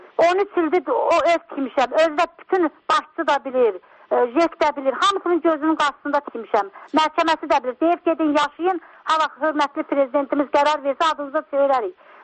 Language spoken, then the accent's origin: Azerbaijani; Meghri, Syunik, Armenia; now in Ganja, Azerbaijan; 1996-cı ildə Gəncə şəhərə məskunlaşmışıq qaçqınıq. Yerivandan gəlmişik, Meğr rayonundan.